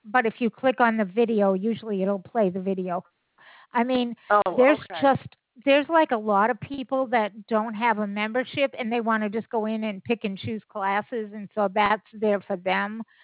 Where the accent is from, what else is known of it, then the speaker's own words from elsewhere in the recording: Boston, Massachusetts, United States; Well, you're totally correct because I'm originally from Boston.